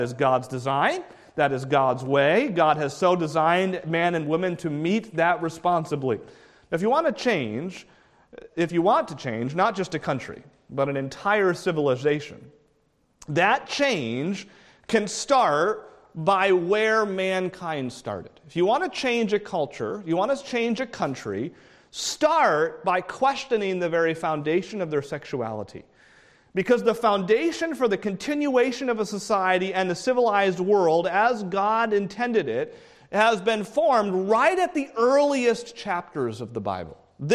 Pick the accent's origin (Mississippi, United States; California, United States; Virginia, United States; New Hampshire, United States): New Hampshire, United States; Concord; ordained in the ministry in Concord, New Hampshire, in my hometown, in the early 1990s.